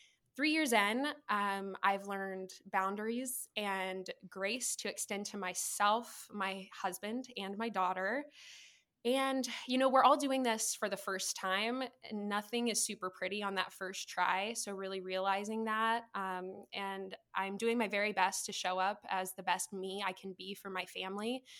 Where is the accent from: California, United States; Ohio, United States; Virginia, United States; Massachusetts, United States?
Virginia, United States; Virginia Beach; moved away as an adult; now in Minnesota, United States; I'm originally from Virginia Beach on the East Coast, and I've been in Minnesota for about 4.5 years now.